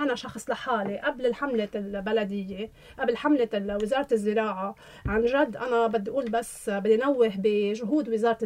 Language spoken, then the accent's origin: Arabic; Hammana, Mount Lebanon, Lebanon; زحله، شملان، حمينا ضيعتي، بوجه لهم تحيه